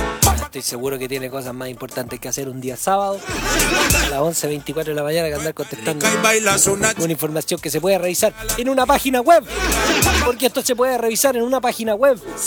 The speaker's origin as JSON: {"language": "Spanish", "town": "Cabo Blanco", "region": "Los Ríos", "country": "Chile", "tie": "born or raised there", "said": "ya me siento oriundo de Cabo Blanco. Aborigen de Cabo Blanco. Toda la vida Cabo Blanco. Ahí nací, mi familia es de Cabo Blanco. Somos todos de Cabo Blanco. Nací y criado en Cabo Blanco. Toda la vida Cabo Blanco, sí."}